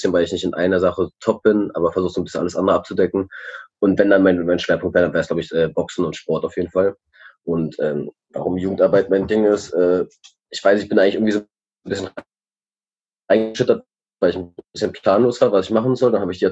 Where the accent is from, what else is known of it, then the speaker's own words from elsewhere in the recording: Berlin, Germany; born there; ich bin 26. Ich bin in Reinickendorf geboren, arbeite auch im Jugendclub ELOC am Ostkreuz.